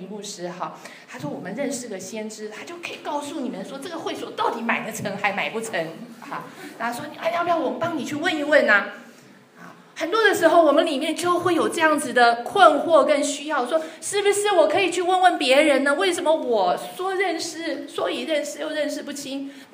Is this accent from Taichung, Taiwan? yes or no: no; Hsinchu, Taiwan; 我们以前我是在台湾新竹长大的，